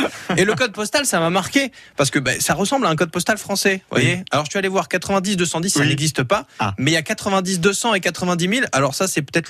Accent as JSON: {"language": "French", "region": "Hauts-de-France", "country": "France", "said": "je suis ch'ti."}